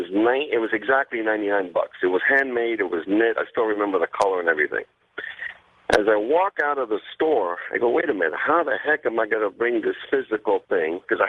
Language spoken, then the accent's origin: English; Great Neck, New York, United States; Now, I was originally born and raised in Great Neck, Long Island, New York, okay?